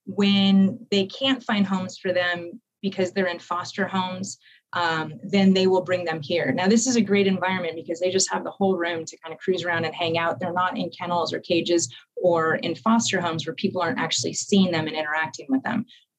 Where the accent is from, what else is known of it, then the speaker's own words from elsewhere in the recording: California, United States; And I grew up in Ventura County and I'd moved away for a while. And I knew I was going to be moving back.